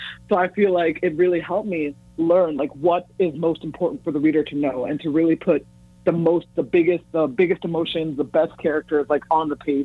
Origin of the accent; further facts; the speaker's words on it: United States; stayed connected to my culture in Ghana and felt so much pride in where I came from, even as I was growing up in America.